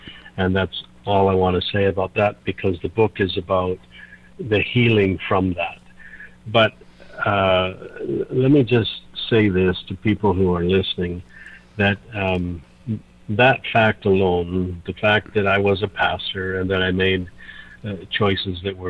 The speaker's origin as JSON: {"language": "English", "region": "British Columbia", "country": "Canada", "tie": "born there", "said": "Well, I was born in British Columbia, born to a Christian family, grew up loving the Lord, knowing the Lord, went to a Christian school."}